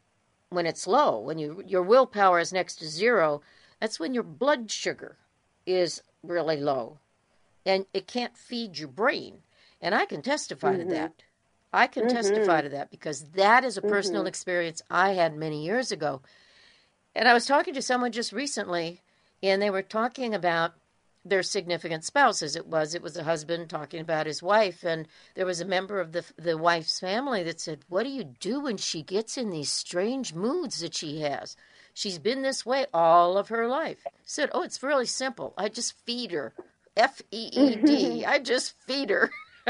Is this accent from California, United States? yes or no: yes; California, United States; I'm from Southern California, and he asked me a question.